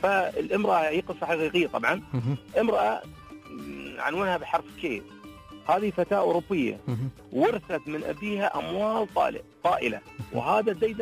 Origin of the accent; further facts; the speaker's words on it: United Arab Emirates; احنا اماراتيين.